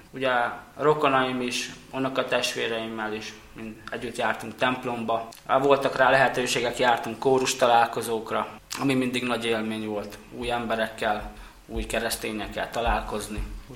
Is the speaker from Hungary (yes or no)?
no; Érkörtvélyes, Bihor, Romania; Általános iskolát ugye a szülőfalumban Érkörtvélyesen, Erdélyben töltöttem ezt a általános iskolát, ott is végeztem. Ugye a vallásomat tekintve én római katolikus vagyok.